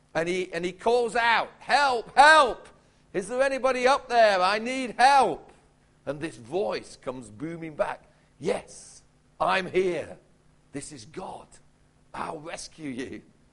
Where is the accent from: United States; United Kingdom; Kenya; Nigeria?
United Kingdom; Yorkshire and the Humber; born there; now in Huddersfield, United Kingdom; Greetings from Yorkshire, God's own county, of course. I was born in the People's Republic of South Yorkshire, but we now live in West Yorkshire. As Richard said, we moved to Huddersfield about 3 years ago